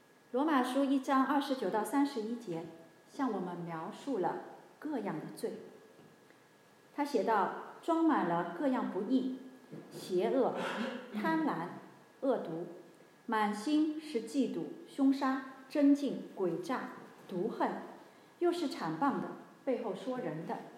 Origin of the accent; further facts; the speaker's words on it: Shanghai, China; 我们上海人说横竖横的